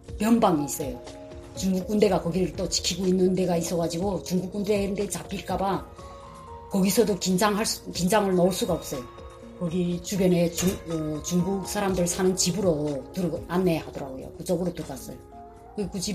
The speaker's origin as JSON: {"language": "Korean", "country": "North Korea", "moved": "yes"}